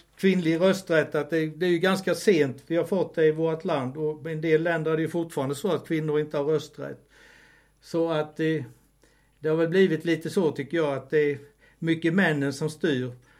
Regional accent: Dala-Järna, Dalarna County, Sweden; Dala-Järna-trakten, som även är min hemtrakt. Min mamma var nämligen född upp i Skålö i Dala-Järna, så jag är halvmas.

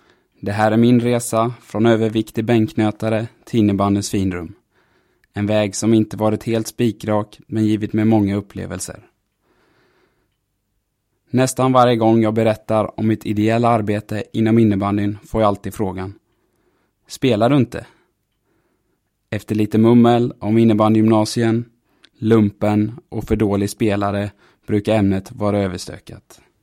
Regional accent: Taberg, Jönköping County, Sweden; Född och uppvuxen i Taberg söder om Jönköping. Villa, radhus och sedan flytt till lägenhet in i centrala Jönköping vid 13 års ålder.

